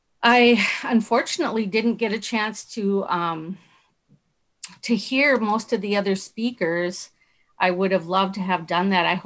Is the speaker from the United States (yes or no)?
yes; Wisconsin, United States; I come from the village of the traders is how you would literally translate it. But it's called for the government's purposes, it's called Lacouture Reservation, which is French